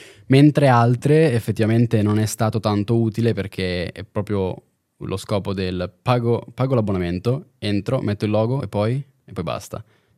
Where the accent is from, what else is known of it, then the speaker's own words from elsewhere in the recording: Lugano, Ticino, Switzerland; noi che siamo di Lugano